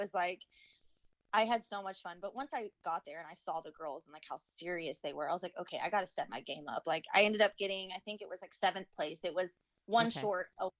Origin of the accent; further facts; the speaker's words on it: Houston, Texas, United States; now in Dallas, United States; And because I was living in Houston, that's where I'm from, born and raised in Houston.